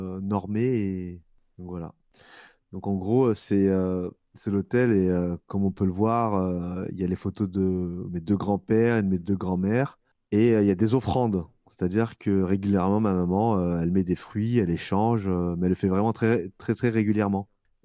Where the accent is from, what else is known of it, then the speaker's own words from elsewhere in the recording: Bourg-lès-Valence, Auvergne-Rhône-Alpes, France; Pas très grande maison, mais dans un lotissement qui se situe à Bourg-les-Valences, dans la Drôme. C'est là où j'ai grandi.